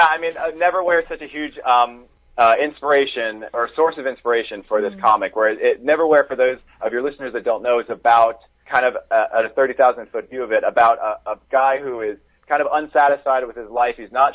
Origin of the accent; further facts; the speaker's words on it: New Jersey, United States; moved away as an adult; now in California, United States; I grew up in New Jersey. I came out to California for college, and I've been here since then.